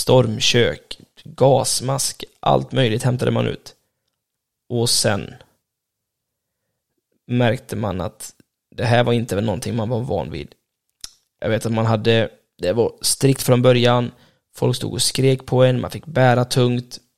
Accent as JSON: {"language": "Swedish", "town": "Borås", "region": "Västra Götaland County", "country": "Sweden", "tie": "born or raised there", "said": "Och jag var född och uppvuxen i Boråstrakten, så för mig var det ganska långt bort."}